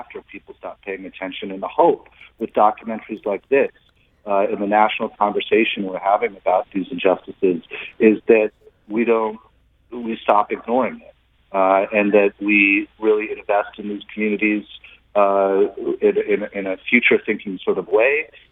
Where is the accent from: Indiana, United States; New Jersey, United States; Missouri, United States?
Missouri, United States; St. Louis; And then growing up in St. Louis, the city, St. Louis has a rich tradition of the arts for a city of its size.